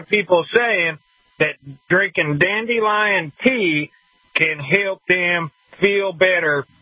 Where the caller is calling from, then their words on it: Deep South, United States; Well, gentlemen, I'm in the South, Deep South.